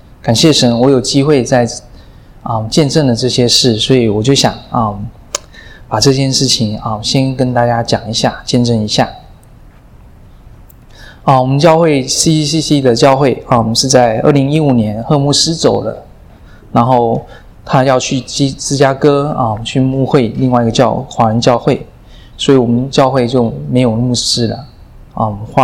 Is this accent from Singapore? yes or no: no; Hong Kong; moved away as an adult; also born or lived in Taiwan; now in United States; 我是在台湾出生，中学时候就搬到香港去住，在香港长大。在我小的时候，20岁之前，我的北方就可能就是深圳跟广州而已。